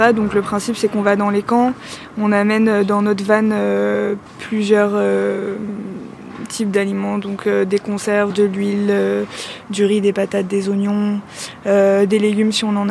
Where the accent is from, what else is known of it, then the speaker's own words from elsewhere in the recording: France; je suis française